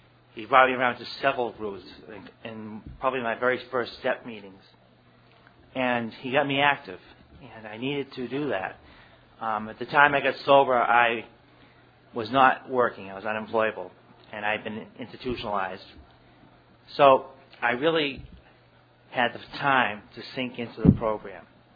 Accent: Arlington, Massachusetts, United States; an alcoholic, and I'm from Arlington, Massachusetts.

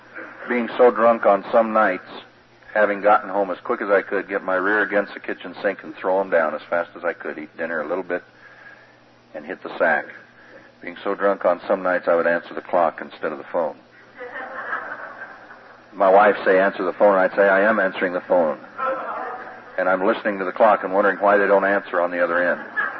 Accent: Steamboat Springs, Colorado, United States; also born or lived in California; I was raised in a little town 150 miles from here up in the mountains, Steamboat Springs.

